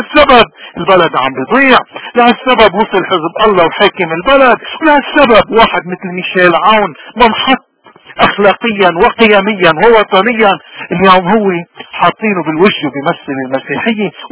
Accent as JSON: {"language": "Arabic", "country": "Lebanon", "said": "هودي نحنا لبنانية"}